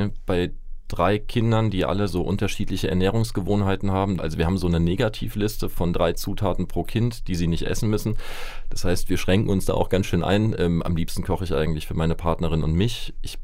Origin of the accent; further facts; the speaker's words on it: Rhineland-Palatinate, Germany; Ich bin tatsächlich in Rheinland-Pfalz groß geworden, in der Nähe von Ludwigshafen, also einer sehr, sehr Ackerbau- oder gemüsebaustarken Region.